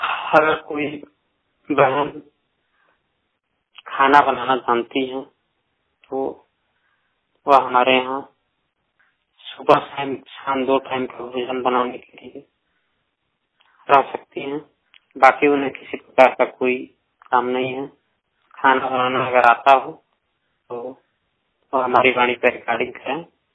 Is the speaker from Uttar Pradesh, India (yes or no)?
yes; Gorakhpur, Uttar Pradesh, India; दोस्तों, हम गोरखपुर डिस्ट्रिक्ट के रहने वाले हैं।